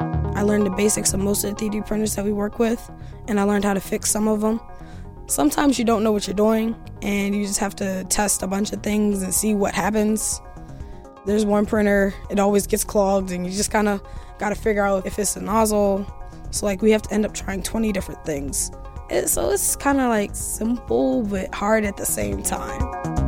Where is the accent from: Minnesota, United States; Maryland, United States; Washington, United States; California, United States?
Maryland, United States; Baltimore; I'm 16 years old, and I am from Baltimore, Maryland.